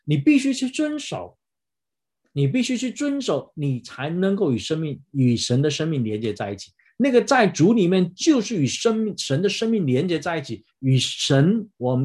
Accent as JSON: {"language": "Chinese", "country": "Taiwan", "said": "你知道啊，我们台湾人有一个习俗"}